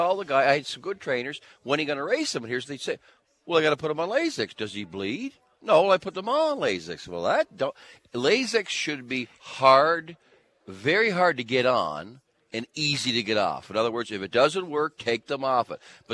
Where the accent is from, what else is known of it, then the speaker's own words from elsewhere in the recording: Nova Scotia, Canada; I grew up in Nova Scotia, Canada.